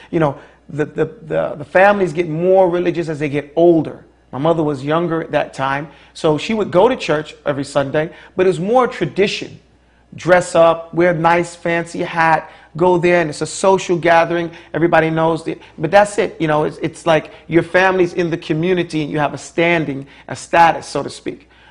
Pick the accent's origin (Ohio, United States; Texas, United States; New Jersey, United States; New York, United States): New York, United States; You know, I'm from New York.